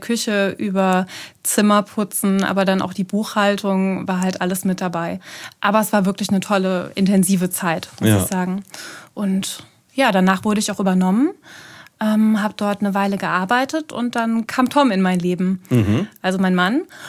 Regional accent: Neuwied, Rhineland-Palatinate, Germany; ich bin in Block aufgewachsen, war in Engers in der Grundschule und später dann am Werner-Heisenberg-Gymnasium in Neuwied. Mhm. Hab dort 2002 Abi gemacht.

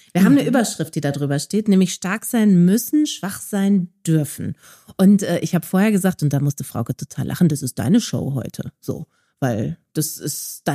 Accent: North Rhine-Westphalia, Germany; Und ich bin ja aus dem Ruhrpott. Ich bin wirklich mit ganzem Herzen ein Ruhrpott-Kind.

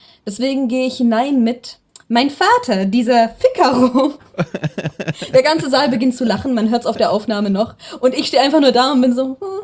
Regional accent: Kaiserslautern, Rhineland-Palatinate, Germany; Wir sind die Friseurfamilie in Lautern, also dort, wo ich herkomme gewesen.

